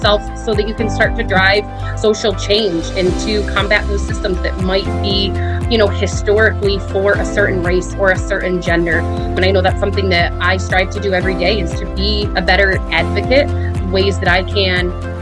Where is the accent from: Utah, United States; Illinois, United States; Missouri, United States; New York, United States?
New York, United States; also born or lived in South Carolina; I myself have experienced cultural differences growing up in New York, living my life in New York State, and then relocating down to South Carolina for a few years.